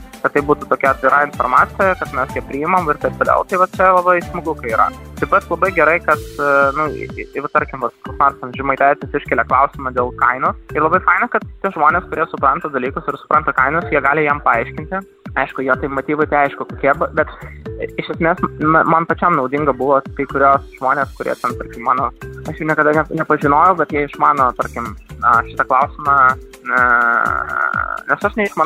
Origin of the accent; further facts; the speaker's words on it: Ukraine; aš pats iš Ukrainos